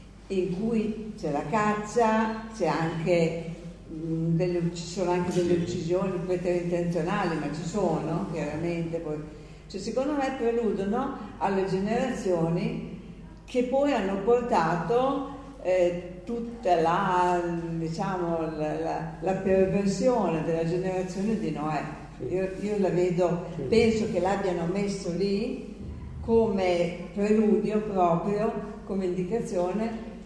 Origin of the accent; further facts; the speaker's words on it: Modena, Emilia-Romagna, Italy; Che io sono di Modena, quindi l'ho vista benissimo tante volte.